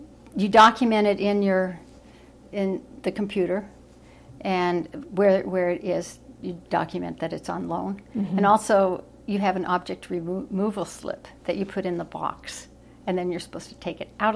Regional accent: Anchorage, Alaska, United States; But growing up, when I grew up in Anchorage, we didn't have very many stores where you could buy toys.

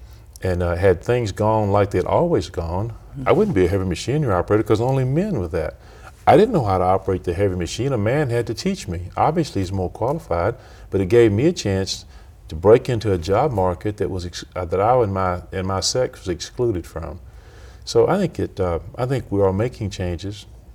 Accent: Alabama, United States; I'm from Alabama. I'm white.

